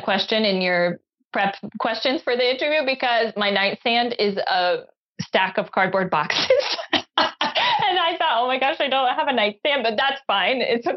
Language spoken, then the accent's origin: English; Arizona, United States; also born or lived in Vermont; now in Serbia; So I currently live in central Serbia, but I'm not from here. I grew up in Arizona and Vermont. We moved.